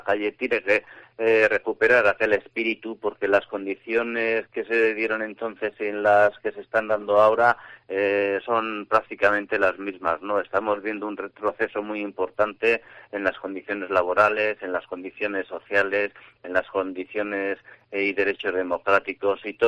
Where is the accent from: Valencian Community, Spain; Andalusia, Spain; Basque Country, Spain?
Basque Country, Spain; Campezo; Yo soy de Campezu